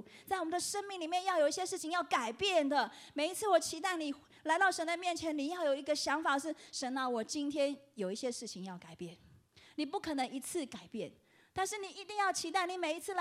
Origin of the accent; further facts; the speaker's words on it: China; now in United States; 我们中国人很喜欢发达，对不对？